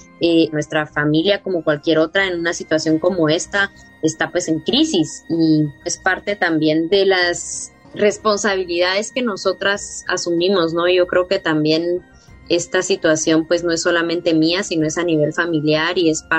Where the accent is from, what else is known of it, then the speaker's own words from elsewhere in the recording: Guatemala; en países o el intento de país de donde yo vengo, porque para mí Guatemala es una finca